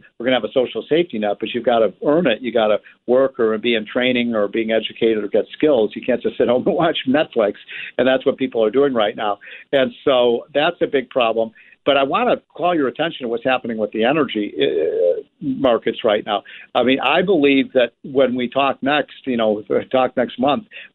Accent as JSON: {"language": "English", "region": "Illinois", "country": "United States", "said": "We have it in my home state of Illinois."}